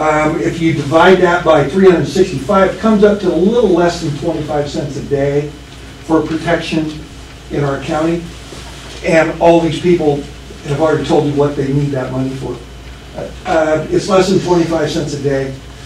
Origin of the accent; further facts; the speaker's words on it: Dallas, Texas, United States; I'm from Dallas.